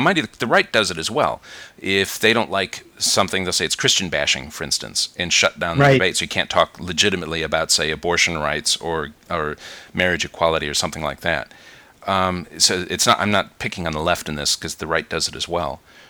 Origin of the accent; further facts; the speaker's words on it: United States; now in New Zealand; Because here in New Zealand I'm talking, and they couldn't quite make out the accent. They thought I was American, but maybe Canadian. They weren't quite sure. And I'd say, oh, I'm from America originally.